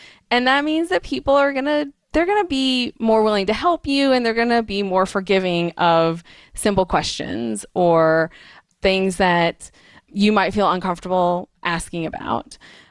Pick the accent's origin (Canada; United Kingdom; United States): United States; People obviously can always tell when I go to UK that I'm American.